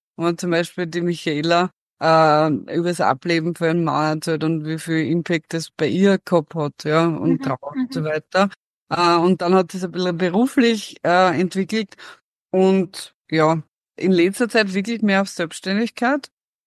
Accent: Styria, Austria; now in Vienna, Austria; Also ich komme aus der Steiermark, wie man immer hört. 20 Jahre in Wien haben das nicht geändert.

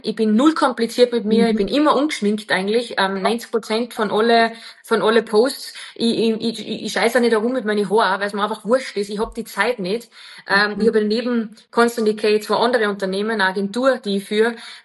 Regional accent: Wagrain, Salzburg, Austria; Also ich habe ja einen Dialekt und ich bin aus dem Salzburger Land, aus Wagrain, und ich habe das ja nie versteckt, egal wo wir gelebt haben

